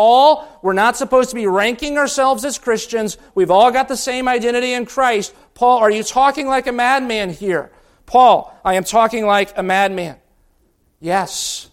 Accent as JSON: {"language": "English", "region": "Indiana", "country": "United States", "said": "I am a Hoosier, and I'm from the state of Indiana, and I'm from Lincoln's boyhood home."}